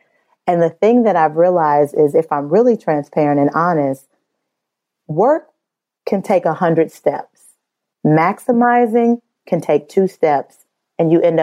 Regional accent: Midwest, United States; I'm from the Midwest. I'm from that family.

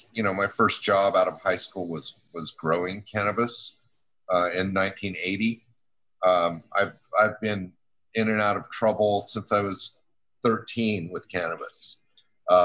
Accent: Salt Lake City, Utah, United States; also born or lived in Georgia; now in New York, United States; No, I grew up in Salt Lake City.

